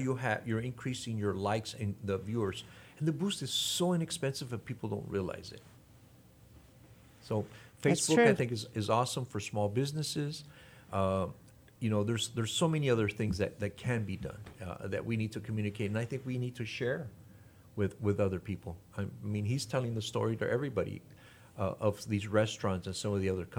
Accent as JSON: {"language": "English", "town": "El Paso", "region": "Texas", "country": "United States", "said": "we grew up with it because I came from El Paso, on the border."}